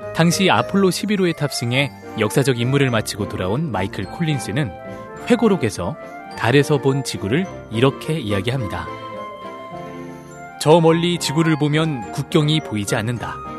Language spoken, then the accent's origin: Korean; Seoul, South Korea; 저는 따뜻한 서울 남자